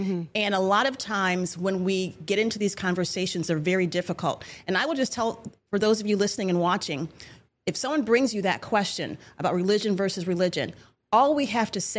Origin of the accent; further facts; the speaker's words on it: Michigan, United States; Yes, where I grew up in Michigan.